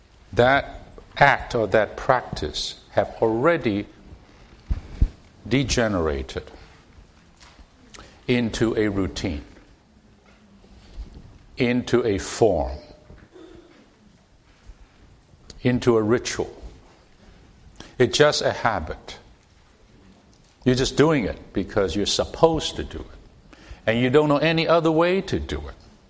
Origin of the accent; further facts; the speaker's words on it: Hong Kong; I go back to where I grew up in Hong Kong several times a year, mainly to see my parents